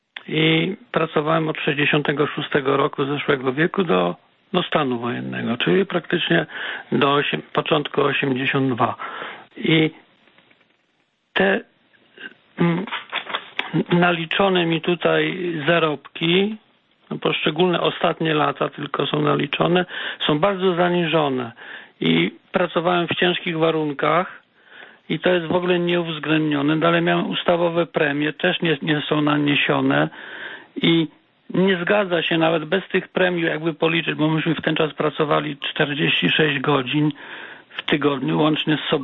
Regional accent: Gdańsk, Pomeranian Voivodeship, Poland; ja jestem z Oliwy, ale dzwonię teraz z Welina.

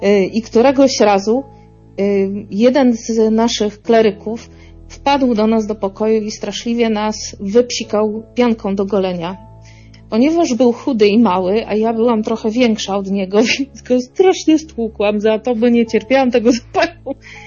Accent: Silesian Voivodeship, Poland; Ja pochodzę z Górnego Śląska, więc dla mnie Warszawa to była taka wyprawa po prostu w nieznane kompletnie.

